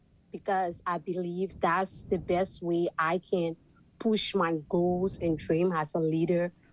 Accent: Monrovia, Montserrado, Liberia; now in United States; I grew up in Monrovia with a single mother. She sells in the market. She buys meat in bulk and then sells it in the community market at our area.

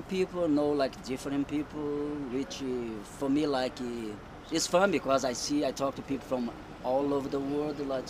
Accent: Brazil; now in United States; and actually I'm originally from Brazil.

